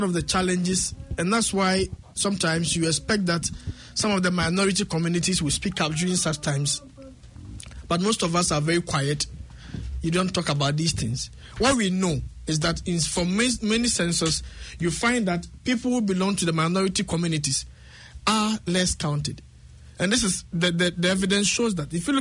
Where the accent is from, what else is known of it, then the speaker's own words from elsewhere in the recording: Ghana; English is a second language; now in New Zealand; My English is not great because I'm Ghanaian, I'm not a New Zealander.